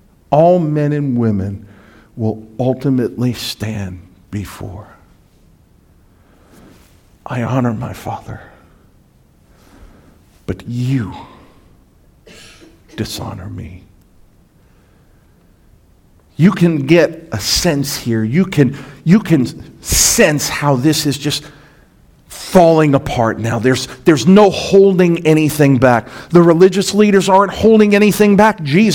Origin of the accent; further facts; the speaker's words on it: Brooklyn, New York, United States; See, you guys know I'm from New York City. I'm from Brooklyn, New York, right?